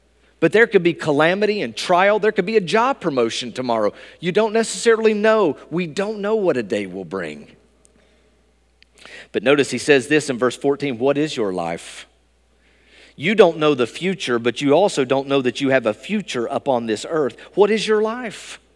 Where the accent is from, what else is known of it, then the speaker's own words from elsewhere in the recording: Bristol, Tennessee, United States; It was a small gas station in my hometown of Bristol, Tennessee